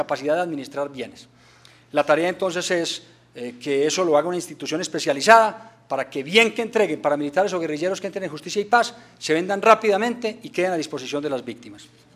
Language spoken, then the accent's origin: Spanish; Pensilvania, Caldas, Colombia; Como dicen por allá en mi tierra, en Pensilvania, Caldas